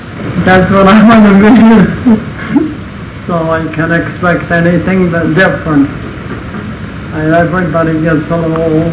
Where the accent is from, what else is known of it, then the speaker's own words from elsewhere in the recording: Colorado, United States; from Colorado.